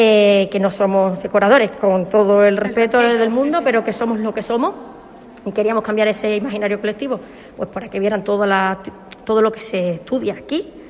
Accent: Mérida, Extremadura, Spain; soy de Mérida de toda la vida y me ha sorprendido bastante.

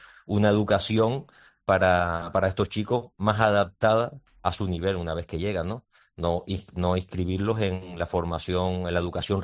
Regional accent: Puerto de la Cruz, Canary Islands, Spain; Mira, justamente yo soy del puerto de la Cruz

